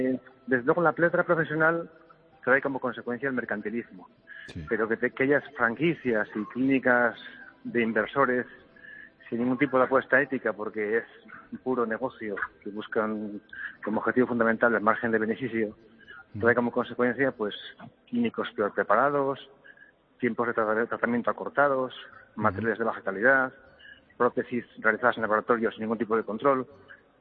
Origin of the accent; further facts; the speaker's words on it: Asturias, Spain; Yo soy asturiano y soy de Tierrina.